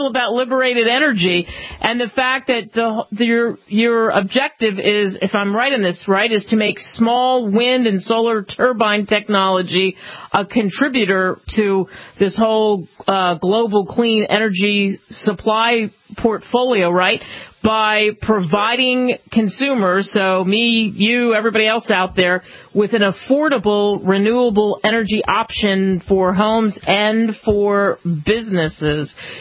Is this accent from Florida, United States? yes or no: no; Cherry Hill, New Jersey, United States; I grew up in South Jersey. I know what you're talking about, in Cherry Hill.